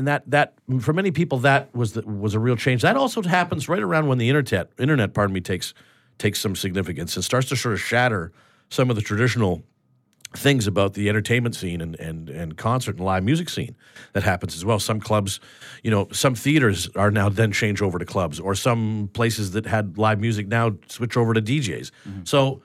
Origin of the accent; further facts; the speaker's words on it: Vancouver, British Columbia, Canada; I'm born and raised in Vancouver